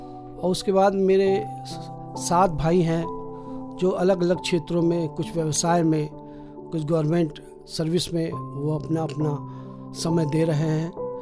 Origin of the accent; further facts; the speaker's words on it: Gonda, Uttar Pradesh, India; और मैं गोंडा का ही निवासी हूँ।